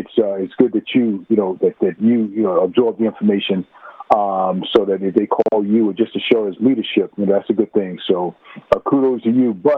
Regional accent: Queens, New York, United States; I'm from Queens.

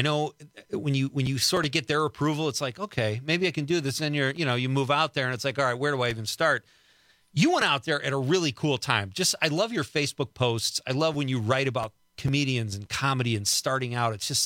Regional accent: Chicago, Illinois, United States; I always used to do a joke. It's so funny about Tiger Woods, where I grew up in Chicago.

